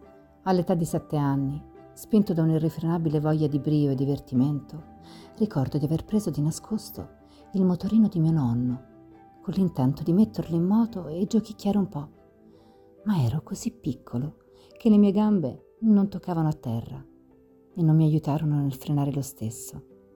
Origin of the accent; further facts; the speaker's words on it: Verona, Veneto, Italy; born there; sono nato a Verona il 17 febbraio del 1946. Terzo di quattro figli